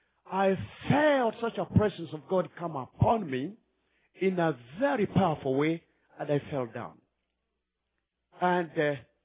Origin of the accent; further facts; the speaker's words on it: Kenya; By now, you know, we come from Kenya. Nakuru is our city, about 1 million people. That's where we have been residing for the last 34 years when we have been ministering.